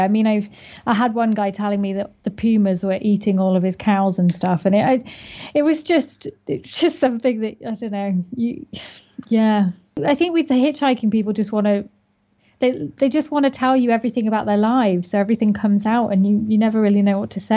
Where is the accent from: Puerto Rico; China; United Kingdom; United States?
United Kingdom; England; accent: standard English; So for people who've not been to Glasgow, I have a very standard English accent.